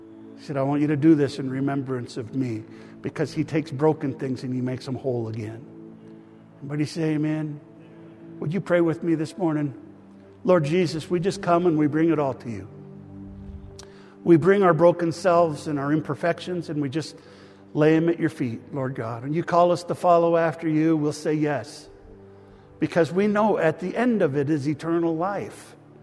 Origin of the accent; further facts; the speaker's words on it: Vancouver, British Columbia, Canada; I grew up in Vancouver.